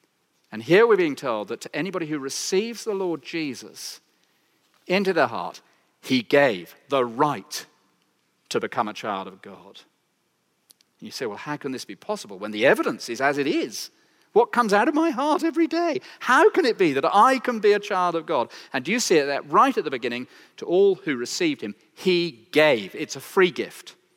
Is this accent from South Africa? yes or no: no; Cromer, East of England, United Kingdom; born there; It says that I was born in Cromer